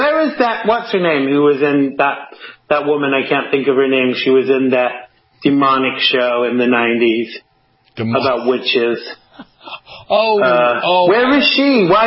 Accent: New York, United States; And what is pleasing to me as a New Yorker is how many New Yorkers that voted for Biden are

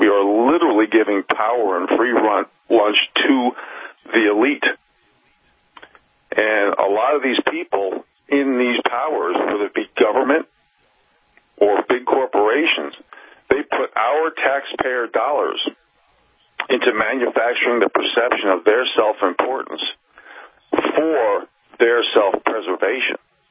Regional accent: New York, United States; also born or lived in Jamaica, Queens; you know, I came from the East Coast. I'm from the suburbs of New York City. I was born in Jamaica, Queens.

